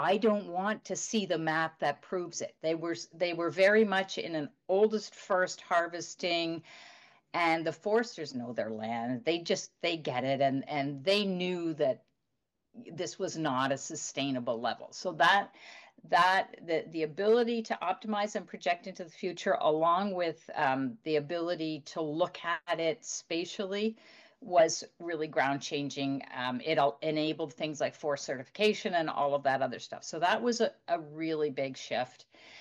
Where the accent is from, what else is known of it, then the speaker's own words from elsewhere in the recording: Montreal, Quebec, Canada; now in Fredericton, Canada; I grew up in Montreal.